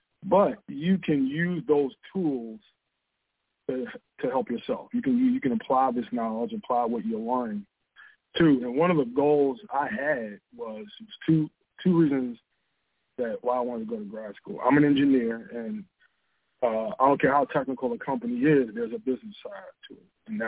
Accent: Glendale, Maryland, United States; And, we both live in, we grew up in Glendale, and our parents still live in the same house

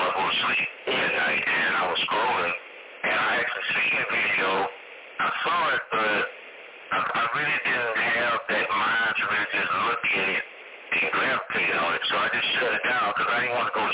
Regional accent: Houston, Texas, United States; I grew up in Park, part of Houston, Texas, South Park.

